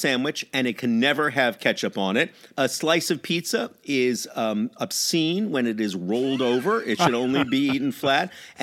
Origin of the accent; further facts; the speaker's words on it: New York, United States; I am a New Yorker, as you know, and therefore whenever I am in Chicago, I find what they call pizza to be this bizarre concoction of lukewarm tomato sauce and day-old bread.